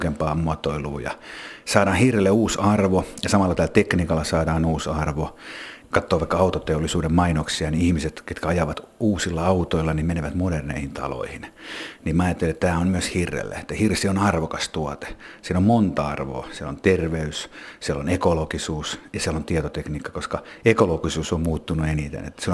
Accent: Espoo, Uusimaa, Finland; kun mä oon itse espoolainen

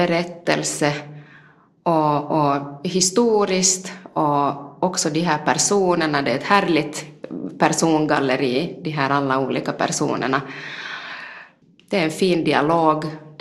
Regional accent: Vaasa, Ostrobothnia, Finland; för jag är uppvuxen här i Vasa, men har bott många år borta härifrån, och jag har ingen utpräglad dialekt själv.

